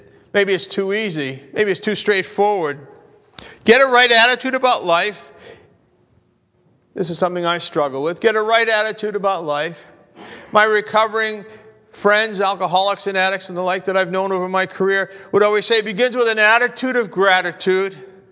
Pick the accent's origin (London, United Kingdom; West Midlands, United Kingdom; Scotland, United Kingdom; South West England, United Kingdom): Scotland, United Kingdom; I am Scottish.